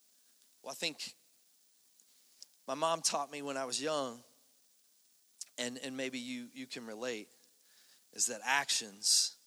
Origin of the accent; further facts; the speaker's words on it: Kentucky, United States; I'm from Kentucky, for goodness sakes, okay?